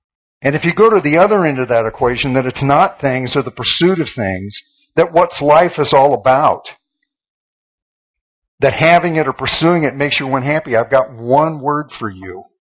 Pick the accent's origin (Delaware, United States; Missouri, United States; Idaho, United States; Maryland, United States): Missouri, United States; Monroe City; I lived kind of in the south, in south central Missouri when I was growing up in Monroe City.